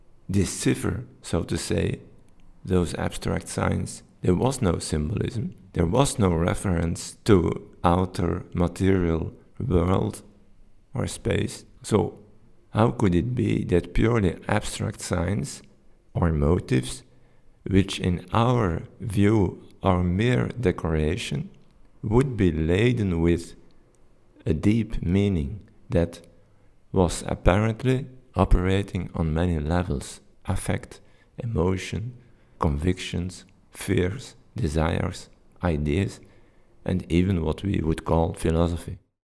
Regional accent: Belgium; I'm from Belgium.

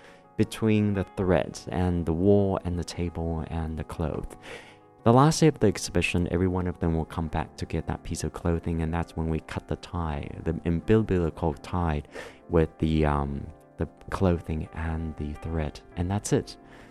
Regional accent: Taiwan; I said, I'm from Taiwan.

